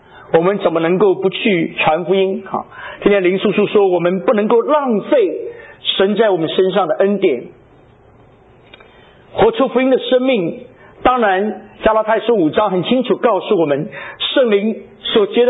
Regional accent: China; 因为我们中国人在海外其实最爱国的是我们的胃，尤其在德国

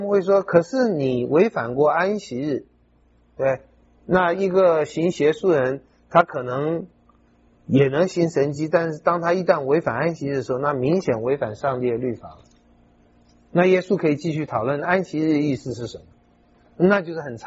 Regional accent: China; 从我们中国人观点来讲，这些你都要有一些准备，知道怎么回答。

